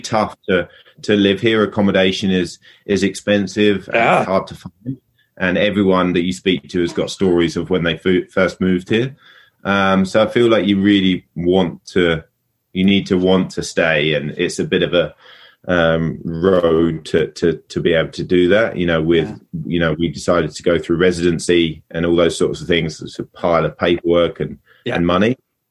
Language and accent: English; South East England, United Kingdom; So I grew up in Kent.